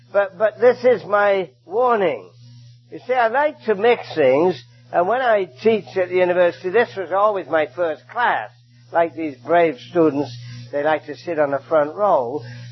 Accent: Hamilton, Ontario, Canada; Just a week before we left Canada, we're from Hamilton, Ontario in Canada.

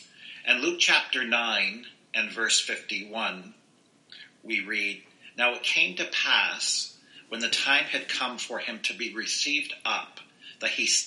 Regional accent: Ontario, Canada; now in Ottawa, Canada; in my case, I grew up in Southern Ontario, and then I came to Ottawa, and then I went to other cities

